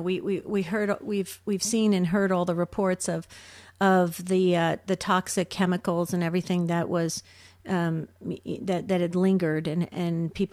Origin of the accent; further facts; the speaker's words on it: New Jersey, United States; moved away as an adult; also born or lived in Arizona; Remember, I came from New Jersey, was raised in New Jersey, but then I moved to Arizona when I went to college.